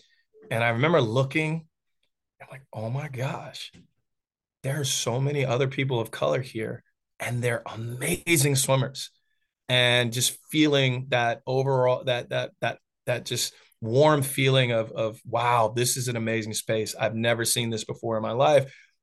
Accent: North Carolina, United States; You know, I grew up in North Carolina, swam club, swam high school.

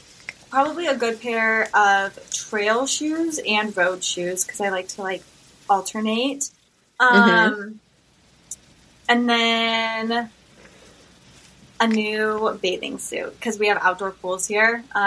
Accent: Orange, California, United States; I'm from California, actually.

